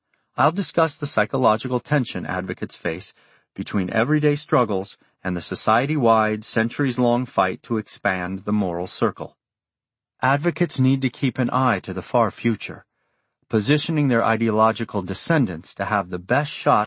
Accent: Texas, United States; an hour away from my hometown in rural Texas.

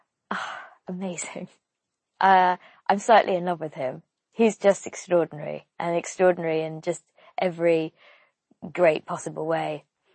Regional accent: United States; And because I grew up in the States, I used to have an American accent as a child, so I could also do American.

